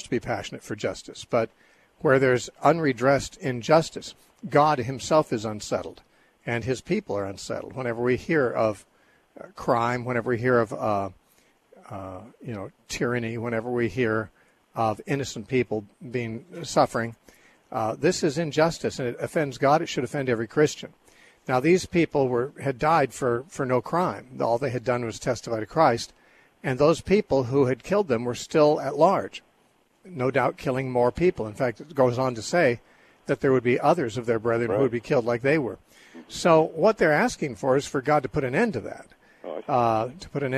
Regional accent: San Bernardino, California, United States; born there; from my hometown. Actually, I was born in St. Bernardine's Hospital.

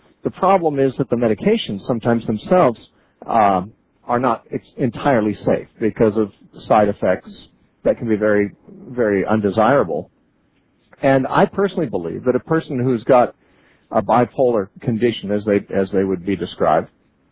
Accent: McMinnville, Oregon, United States; he found out I was from McMinnville, as you are

